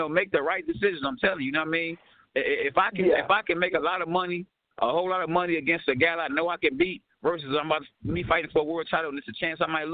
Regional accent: Muskegon, Michigan, United States; Hey, listen, we from the same spot.

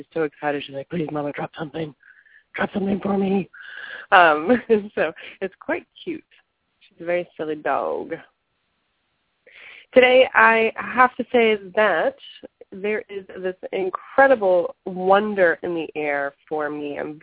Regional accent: Miami, Florida, United States; I'm from Miami, so I totally get it.

